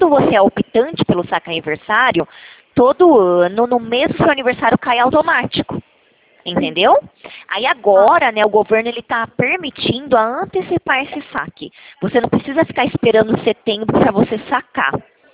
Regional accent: São Paulo, Brazil; eu não sou de Minas Gerais, né? Eu sou do interior de São Paulo.

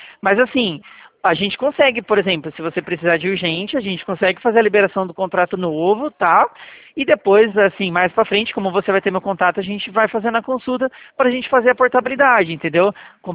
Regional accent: Limeira, São Paulo, Brazil; Mas eu sou da cidade de Limeira, interior do estado de São Paulo.

